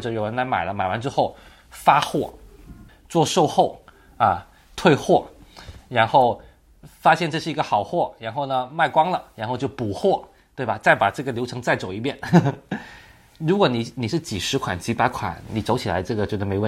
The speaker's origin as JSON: {"language": "Chinese", "town": "Guangzhou", "region": "Guangdong", "country": "China", "tie": "born or raised there", "said": "我作为一个广州土生土长的一个人，我还挺自豪啊"}